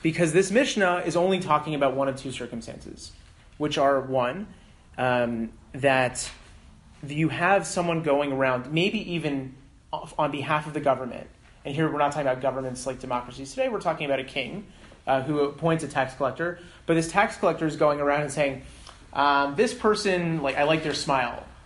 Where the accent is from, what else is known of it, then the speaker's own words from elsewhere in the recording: Canada; I'm Canadian. I don't even get to vote and I pay my taxes.